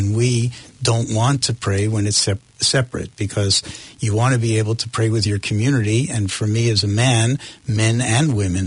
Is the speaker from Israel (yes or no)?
yes; Israel; Well, we are a secular country. We are a Jewish country, but Judaism is not just the religion.